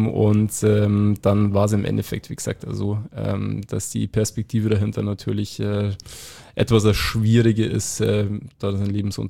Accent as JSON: {"language": "German", "region": "Bavaria", "country": "Germany", "said": "Also ich komme halt von einem bayerischen Dorf, würde ich jetzt mal sagen."}